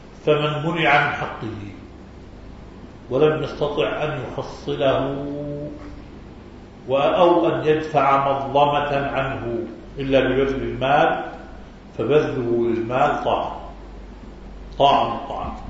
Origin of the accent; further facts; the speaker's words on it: Chad; عندنا في تشاد الأغلبية نصرانية